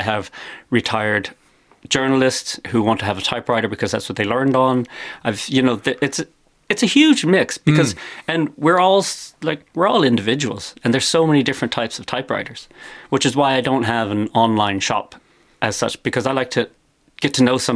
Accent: Midwest, United States; accent: American-Irish hybrid; moved away as an adult; now in Ireland; I grew up in middle America.

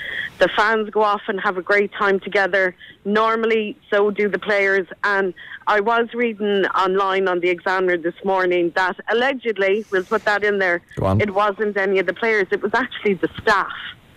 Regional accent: Shannon, Munster, Ireland; I'm from Shannon.

